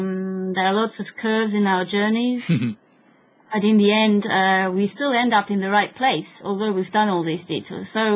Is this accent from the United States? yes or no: no; Austria; I'm a half Finnish, half Austrian. I grew up mostly in Austria, but we spoke Swedish at home. And although I was half Finnish, and I always went to Finland, and I didn't understand Finnish.